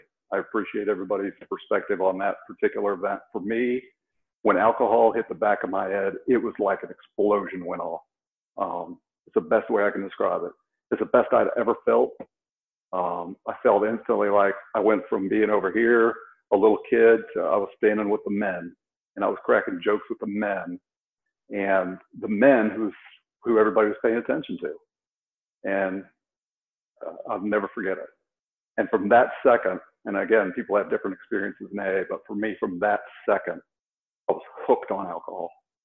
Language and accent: English; Moline, Illinois, United States; born there; I was born in the Midwest. I was born in a little river town in Illinois, Moline, Illinois. And we moved quite a bit when I was a kid.